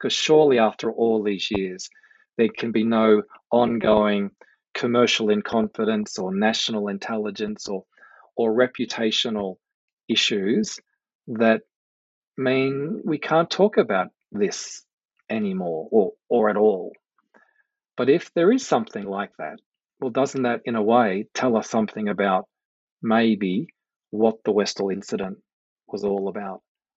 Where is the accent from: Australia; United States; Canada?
Australia; as an Aussie living here in Canberra